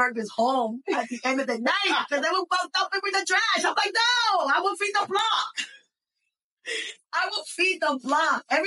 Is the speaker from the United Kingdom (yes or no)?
no; Brooklyn, New York, United States; English is a second language; And, you know, I'm a New Yorker. And I can say, you know, I'm from Brooklyn, New York, because, you know, New York made me the person that I am today. You know, I didn't speak English.